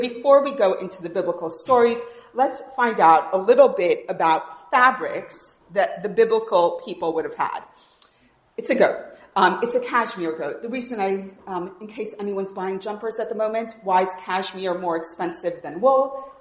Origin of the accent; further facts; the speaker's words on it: United States; the loop is something growing up in the States, trees were tied with loops